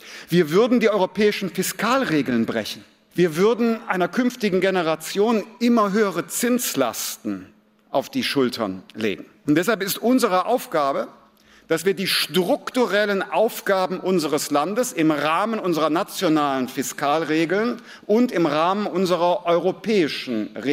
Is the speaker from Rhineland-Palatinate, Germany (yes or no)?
no; North Rhine-Westphalia, Germany; Ich bin Rheinländer.